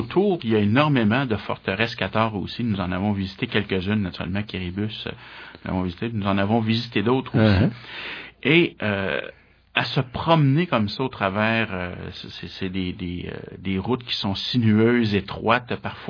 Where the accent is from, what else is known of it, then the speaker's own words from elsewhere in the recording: Quebec, Canada; je disais, je viens du Québec, je viens de.